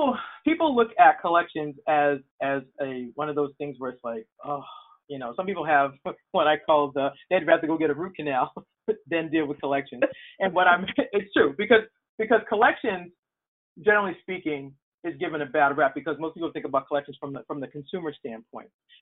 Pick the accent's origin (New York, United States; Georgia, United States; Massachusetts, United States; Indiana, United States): Massachusetts, United States; Boston; now in Maryland, United States; I'm originally from Boston, so I actually live in Maryland now. So outside of Boston, where I'm from